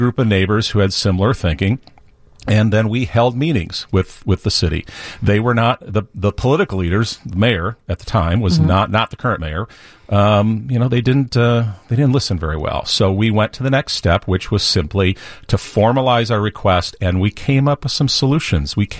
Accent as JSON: {"language": "English", "region": "Minnesota", "country": "United States", "tie": "born or raised there", "said": "So primarily in Minnesota."}